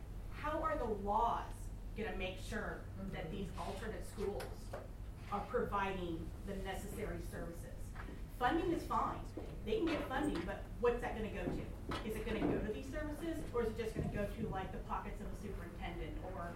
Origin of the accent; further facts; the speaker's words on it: Concordia, Missouri, United States; Because I am from Concordia, Missouri.